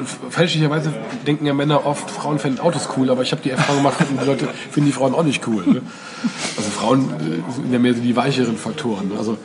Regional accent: Oberwinter, Rhineland-Palatinate, Germany; Und ich bin also südlich von Bonn in einem Dorf namens Oberwinter groß geworden.

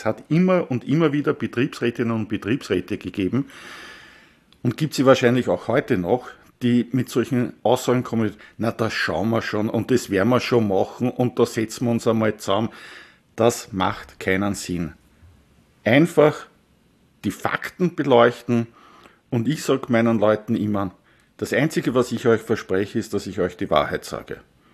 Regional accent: Vienna, Austria; Als Wiener ist man Vienna-Anhänger und weder Austria noch Rapid

